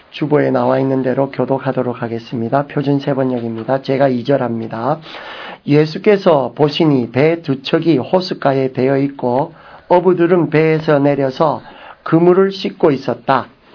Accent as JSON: {"language": "Korean", "region": "Busan", "country": "South Korea", "said": "이렇게 부산에서 온 저로서는 바닷가는 진짜로 수준 있는 사람은 겨울 바닷가고 아침 바닷가입니다."}